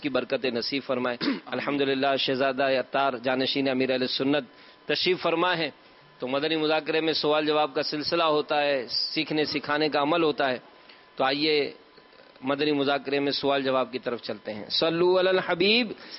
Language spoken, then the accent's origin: Urdu; Barkhan, Balochistan, Pakistan; میں بار خان سے آیا ہوں، بلوچستان سے۔